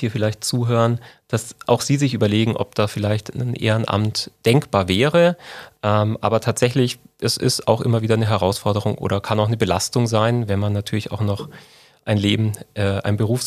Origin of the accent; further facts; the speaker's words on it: Bavaria, Germany; Als gebürtiger Allgäuer weiß man die Schätze der Berge sehr gern zu sehen